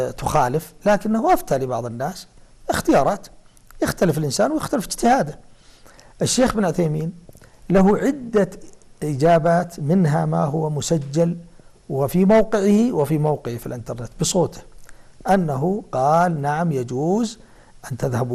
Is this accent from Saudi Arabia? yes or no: yes; Taif, Makkah Province, Saudi Arabia; فكانت الولادة والمنشأ أو في بداية مرحلة الطفولة وفي أول الشباب كان في الطائف. كانت الطفولة في الطائف كانت رائعة جدا، وكانت الحياة هناك بسيطة